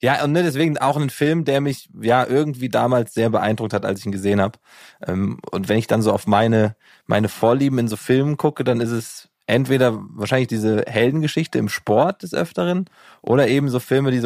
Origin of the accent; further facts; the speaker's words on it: Giessen, Hesse, Germany; ich komme ja aus Gießen